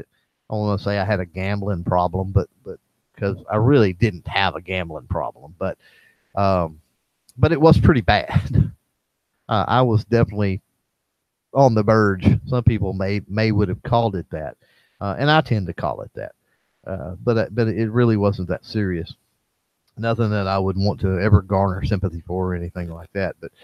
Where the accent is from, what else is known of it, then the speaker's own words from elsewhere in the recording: Texas, United States; Plus, I'm from Texas, man. Most people here down here in Texas are just good people and like to talk.